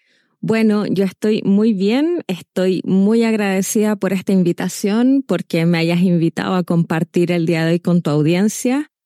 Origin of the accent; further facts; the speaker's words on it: Chile; soy chilena, vivo en Chile